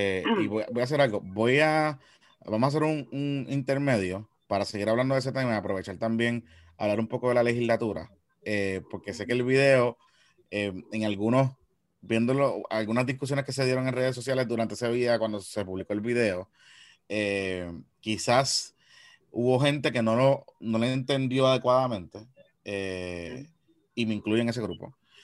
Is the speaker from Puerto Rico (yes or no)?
yes; Carolina, Puerto Rico; Yo soy de Carolina. Los de Carolina estamos diseñados para pelear